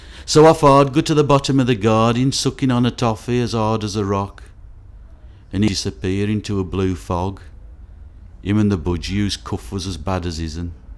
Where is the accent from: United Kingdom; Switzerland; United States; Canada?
United Kingdom; Wednesbury, West Midlands; 12th of March 1961 and I come from Wensbury in the West Midlands.